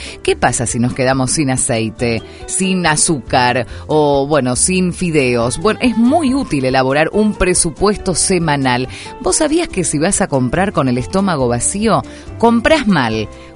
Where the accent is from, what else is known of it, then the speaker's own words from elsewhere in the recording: Argentina; ese gran festejo que hemos tenido todos como argentinos